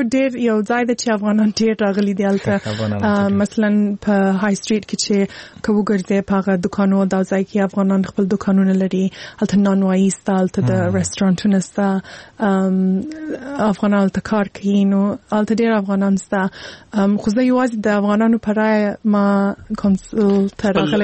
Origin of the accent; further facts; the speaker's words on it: Afghanistan; born there; ځکه چې زه په هغه ځای کې پیدا سوی یم. صحیح چې هلته لوی سوی نه یم، هلته مې درس ویلې نه دی، خو مور و پلار مې افغانان دي، زه خپله افغان یم.